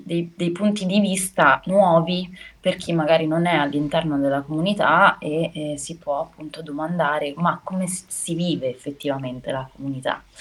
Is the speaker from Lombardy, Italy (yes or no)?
no; Carpi, Emilia-Romagna, Italy; e un papà marocchino, e mio padre è biologico marocchino, e sono cresciuta principalmente a Carpi, quindi in provincia di Modena, e a Bologna mi sono formata alla scuola di teatro Alessandra Galante Carrone